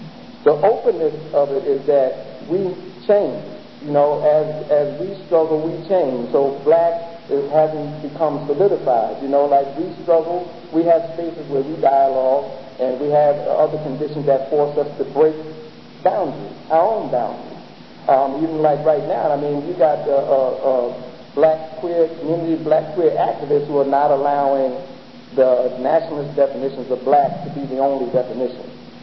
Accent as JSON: {"language": "English", "region": "New Jersey", "country": "United States", "said": "New York, New Jersey, because I'm basically from New Jersey."}